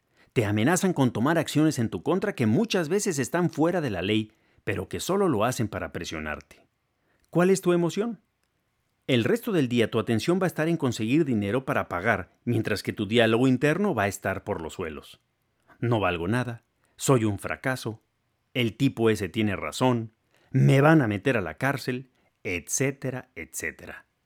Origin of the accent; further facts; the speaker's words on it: Mexico; En México, de donde yo soy, una de las expresiones más comunes